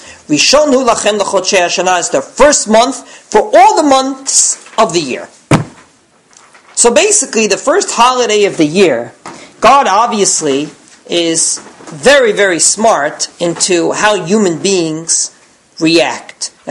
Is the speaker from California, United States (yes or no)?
no; New York, United States; Anyway, now you can see I come from New York. I'm very aggressive.